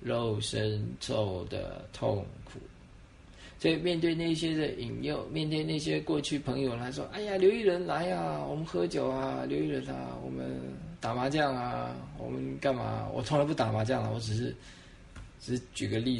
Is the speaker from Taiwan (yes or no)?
yes; Taiwan; 我们在台湾成长的环境当中